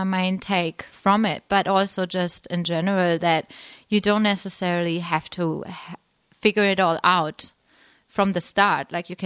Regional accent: Germany; English is a second language; moved away as an adult; now in New Zealand; I'm from Germany. I came to New Zealand like around 5.5 years ago

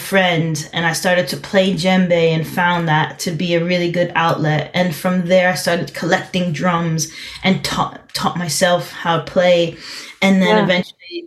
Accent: New Jersey, United States; I grew up in New Jersey, and our public school systems had a really good music program

